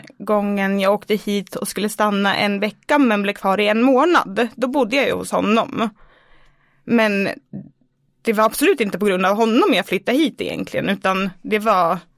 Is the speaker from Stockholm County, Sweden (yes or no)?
yes; Stockholm, Stockholm County, Sweden; moved away as an adult; now in Östersund, Sweden; Jag är från Stockholm. Flyttade till Östersund för 6 år sedan. Så jag bodde alltså i Stockholm i 23 år.